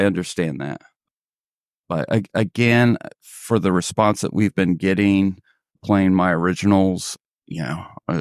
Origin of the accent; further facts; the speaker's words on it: Indiana, United States; also born or lived in Kentucky / Kansas / Texas / Tennessee; I grew up in Indiana, went to school in Kentucky, in Kansas, lived in Texas, lived in Tennessee, lived in Philadelphia